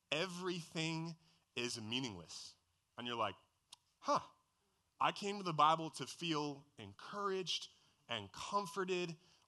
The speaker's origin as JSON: {"language": "English", "region": "New Jersey", "country": "United States", "tie": "born or raised there", "said": "I grew up in New Jersey. I'm half Italian, and so pizza and pasta are my two middle names."}